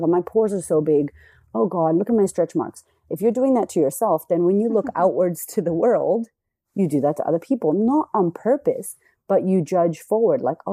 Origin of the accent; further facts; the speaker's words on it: United States; now in Australia; I love that I'm American in Australia because I'm so like friendly and happy.